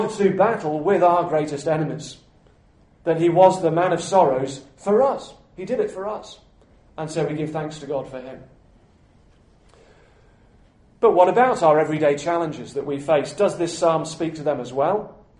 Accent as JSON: {"language": "English", "country": "United Kingdom", "said": "I'm British, we won."}